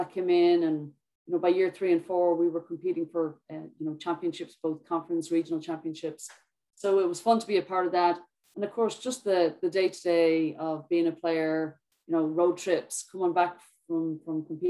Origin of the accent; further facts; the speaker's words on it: Dublin, Leinster, Ireland; now in United States; So I grew up in Walkinstown in Dublin, and my younger years, at the time there wasn't a ton of organized girls soccer for me.